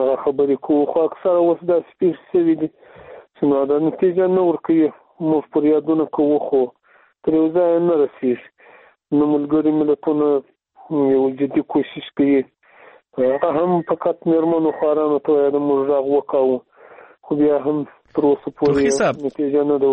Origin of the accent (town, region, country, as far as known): Afghanistan